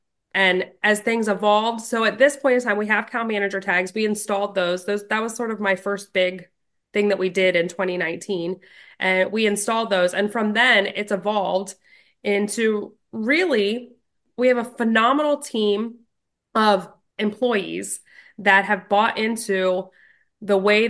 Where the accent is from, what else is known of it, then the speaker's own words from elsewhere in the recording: Imler, Pennsylvania, United States; I was born and raised on Singing Brook Farms in Imler, Pennsylvania.